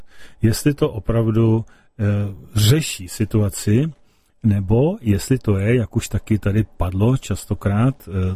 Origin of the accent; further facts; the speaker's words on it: Plzeň, Plzeň Region, Czechia; Opravdu to je kapela, na který jsem jako Plzeňák hrdý, neboť oni jsou takéž z Plzně.